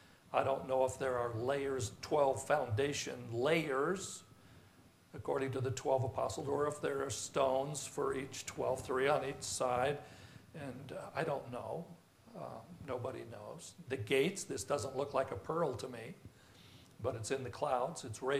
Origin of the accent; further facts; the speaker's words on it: Idaho, United States; Because I grew up in Idaho. I've seen crystal clear water, clear as, you know, just beautiful.